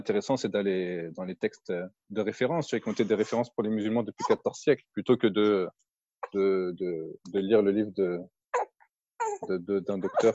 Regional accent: France; moi j'ai grandi en France par exemple, bah le contexte je le connais, point à la ligne, j'ai pas besoin d'apprendre ce que c'est que la France

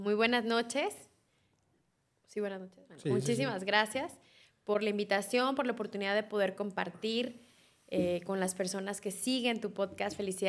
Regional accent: Zapopan, Jalisco, Mexico; es una zapopana, jalisciense. Nací en Zapopan, pero bueno, al final todos somos jaliscienses. Sí. Tengo 38 años

